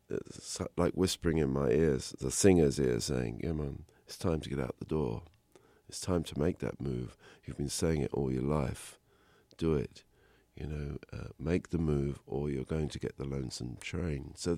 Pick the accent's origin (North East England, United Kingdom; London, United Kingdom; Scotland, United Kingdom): London, United Kingdom; And it reminded me of where I grew up in North London. I lived very close to a train track.